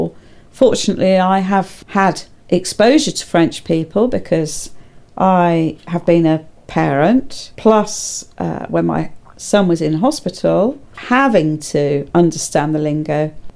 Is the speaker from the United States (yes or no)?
no; United Kingdom; accent: English; You will never speak it as a native. We will always be seen as British.